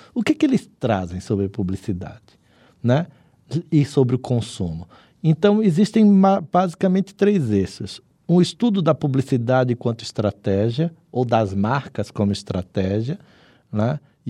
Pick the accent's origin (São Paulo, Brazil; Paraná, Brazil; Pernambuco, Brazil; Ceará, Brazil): Pernambuco, Brazil; Recife; Eu sou pernambucano, recifense, né?